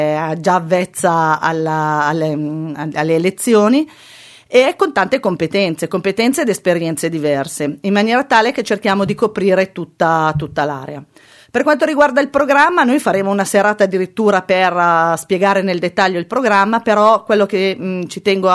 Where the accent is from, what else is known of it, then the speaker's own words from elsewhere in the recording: Turbigo, Lombardy, Italy; also born or lived in Novara; sono nata a Novara nel 1965, però Novara per opportunità, in realtà sono turbighese dalla nascita.